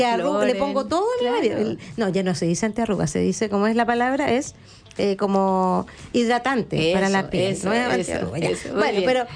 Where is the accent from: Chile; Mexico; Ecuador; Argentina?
Chile; yo aquí te voy a hablar como consumidora, como mujer chilena, ¿ya?